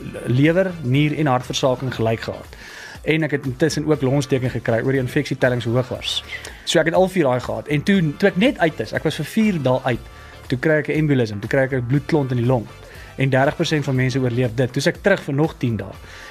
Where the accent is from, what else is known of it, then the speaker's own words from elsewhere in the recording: Klerksdorp, North West, South Africa; Ek het al groot geword op Klerksdorp.